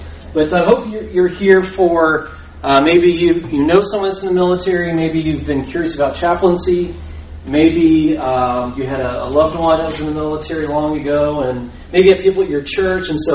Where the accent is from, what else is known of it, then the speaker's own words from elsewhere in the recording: Melbourne, Florida, United States; I grew up in Florida at the Melbourne Church of Christ.